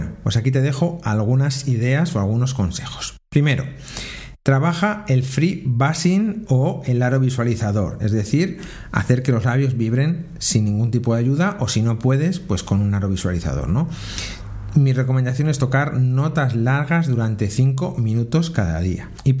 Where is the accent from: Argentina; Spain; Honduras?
Spain; Toro, Castile and León; Ya sabéis que yo soy de Toro